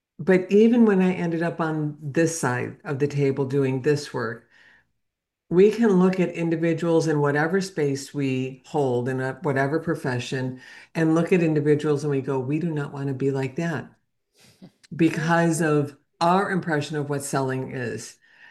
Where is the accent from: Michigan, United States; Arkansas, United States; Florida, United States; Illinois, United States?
Illinois, United States; Chicago; So the first role that I had, so I'm from Chicago originally